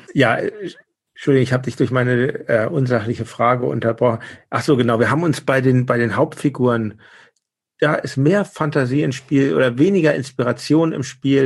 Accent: Hamburg, Germany; Ich komm ja aus Hamburg und bin dann irgendwann nach St. Pauli gezogen. Vorher wohnte ich in Altona und in St. Georg.

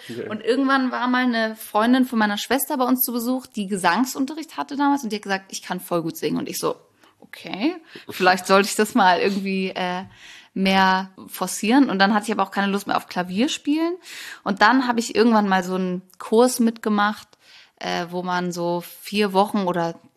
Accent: Hamburg, Germany; ich komme ja eigentlich aus Hamburg

